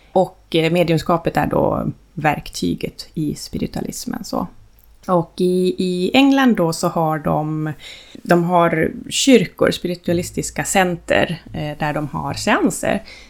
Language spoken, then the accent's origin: Swedish; Vaasa, Ostrobothnia, Finland; also born or lived in Umeå, Sweden / Stockholm, Sweden; now in Åland, Finland; Och bor på Åland, som du sa. Jag är uppvuxen i Vasa och sen har jag bott stor del av mitt liv i Sverige, Umeå och Stockholm. Och sen tillbaks till Finland då med Åland, dit vi flyttade för det ganska exakt 4 år sedan nu.